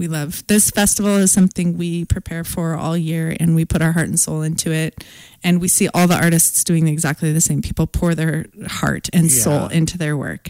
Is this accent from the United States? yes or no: yes; Spokane, Washington, United States; I grew up in Spokane, and I wouldn't say that to be true when I was a kid here